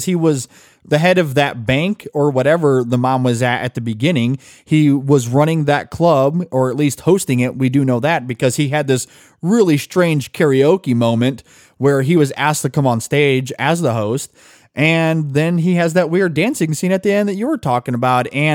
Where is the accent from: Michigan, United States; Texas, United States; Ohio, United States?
Michigan, United States; I'm biased because I'm from Michigan. I'm from almost Detroit, you can say. And I grew up in a pretty slummy area